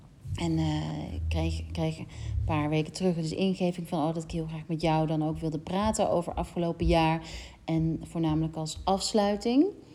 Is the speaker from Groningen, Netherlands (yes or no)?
no; North Brabant, Netherlands; born there; ik ben in Brabant geboren, katholiek opgevoed. Ik heb mijn communie gedaan, mijn vormsel gedaan.